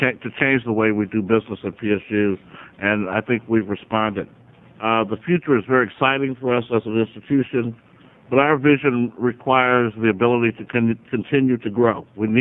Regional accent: Richmond, California, United States; my hometown, Richmond, California, is actually one of the leading contributors of weeds to the Columbia River. So on behalf of Richmond, I apologize to all of you.

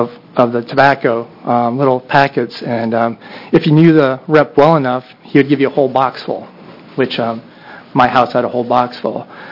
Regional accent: Minnesota, United States; So I'm from Minnesota, and if you're from Minnesota, you might know we spend a lot of time outside

